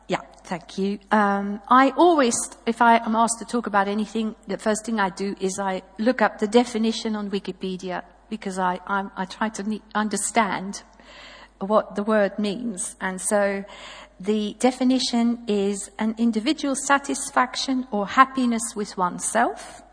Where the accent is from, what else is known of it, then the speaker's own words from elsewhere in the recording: Belgium; moved away as an adult; I am originally from Belgium, where I grew up, and in a Catholic family